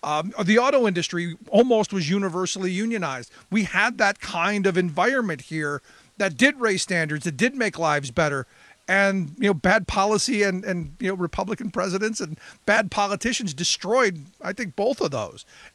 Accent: Cleveland, Ohio, United States; I lived through the deindustrialization of where I grew up in Cleveland.

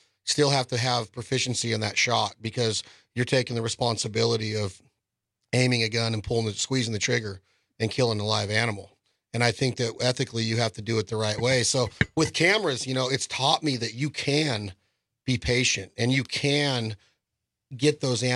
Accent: the West, United States; And I'm from the West United States where they're everywhere, right?

